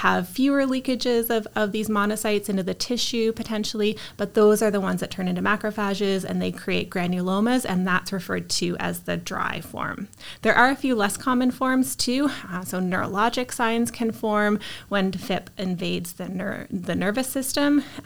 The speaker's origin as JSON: {"language": "English", "region": "East Coast", "country": "Canada", "lives_now": "Guelph, Canada", "said": "So I'm originally from the East Coast. I came to Guelph with the intention of being here for a year to do my internship in small animal medicine and surgery."}